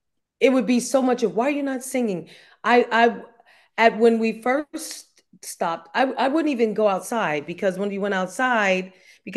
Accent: Newark, New Jersey, United States; It was great. It was great. I'm still in Jersey. I no longer reside in Newark, but I still reside in New Jersey, the state of New

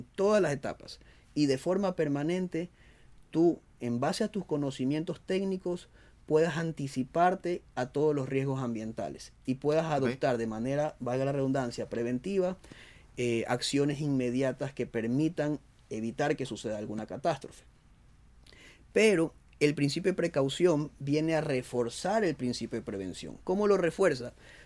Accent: Ecuador; tenemos que nosotros como ecuatorianos adaptarnos

